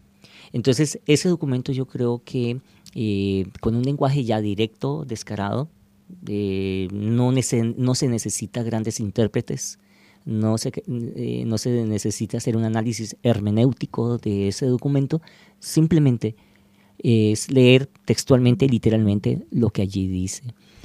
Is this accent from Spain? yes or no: no; Colombia; estoy aquí como colombiano, pero también como latinoamericano, pero también como luchador popular.